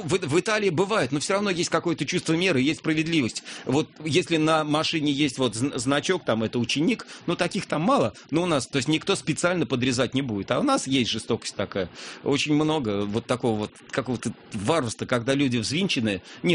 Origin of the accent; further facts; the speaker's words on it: Moscow, Russia; я родился в Москве, вот здесь. Я родился на Арбате, в первом роддоме, кстати, здесь прям. А жил, родился в Зачайском переулке, недалеко от вот, храма Христа Спасителя на Кропоткинской, а затем переехал